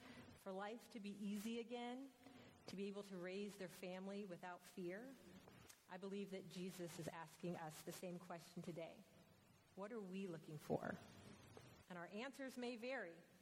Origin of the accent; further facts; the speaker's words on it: Germany; also born or lived in Anniston, Alabama; I grew up mostly in Germany, but we had a three-year stint in Anniston, Alabama.